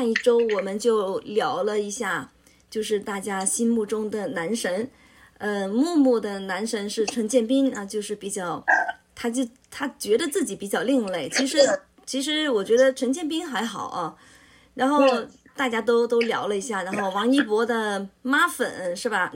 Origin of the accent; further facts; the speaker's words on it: Guangdong, China; 我们广东人就比较熟悉香港 TVB， 就是无线电视台的一些艺员吧